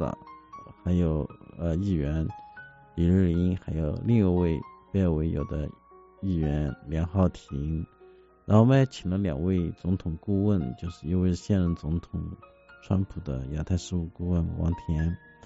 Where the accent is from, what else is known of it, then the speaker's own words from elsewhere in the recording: Suzhou, Jiangsu, China; 来自我故乡苏州的一些企业家